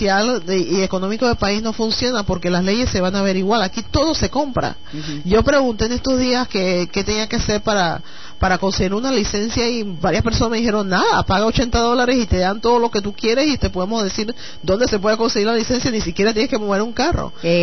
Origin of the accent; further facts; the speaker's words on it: Panama; moved away; cuando yo salí de Panamá, la Universidad de Panamá era una de las recomendadas a nivel internacional